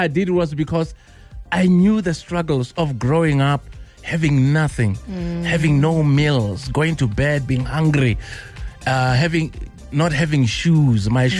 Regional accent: Pimville, Gauteng, South Africa; I'm like, man, I'm from Pimville.

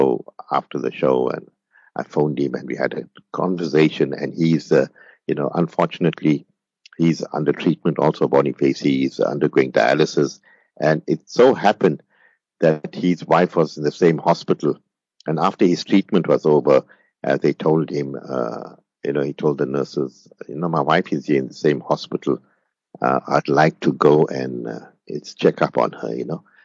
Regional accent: Sapingo Beach, South Africa; We grew up in Sapingo Beach as, you know, the terms that we use as lighties.

